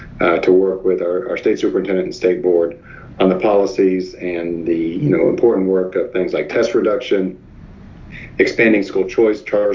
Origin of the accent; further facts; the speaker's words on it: Florida, United States; Yeah, so for me, you know, I grew up primarily in Florida. I grew up in Pasco County.